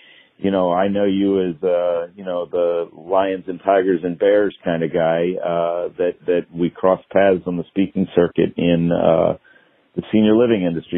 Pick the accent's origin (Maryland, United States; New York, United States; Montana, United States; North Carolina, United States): Maryland, United States; Baltimore; I grew up in Baltimore.